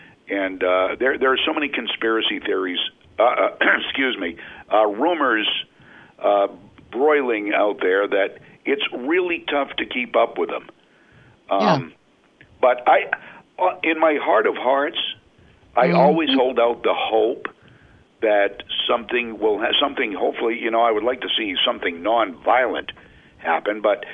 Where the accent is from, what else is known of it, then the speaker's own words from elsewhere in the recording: Northeast, United States; I'm from the Northeast.